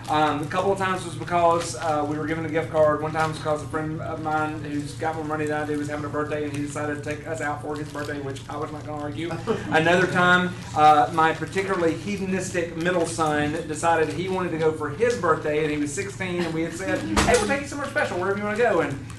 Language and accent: English; North Carolina, United States; I mentioned I am from the Raleigh-Durham area.